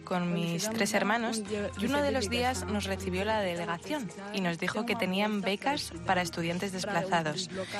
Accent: Muidumbe, Cabo Delgado, Mozambique; tengo 23 años y soy de Cabo Delgado, distrito de Moidumbe.

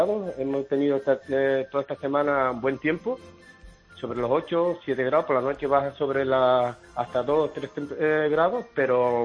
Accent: Tenerife, Canary Islands, Spain; now in Belgium; Yo soy de Tenerife.

